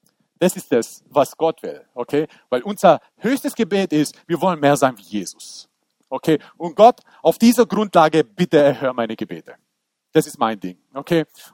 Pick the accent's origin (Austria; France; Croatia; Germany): Croatia; Kennt ihr das? Ich als Kroate kenne das.